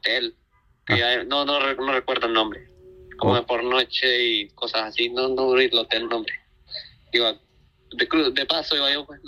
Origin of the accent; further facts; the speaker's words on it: El Salvador; El Salvador.